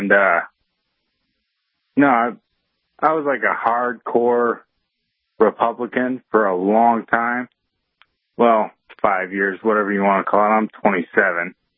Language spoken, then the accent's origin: English; Warrenton, Missouri, United States; I'm from Warrenton, Missouri.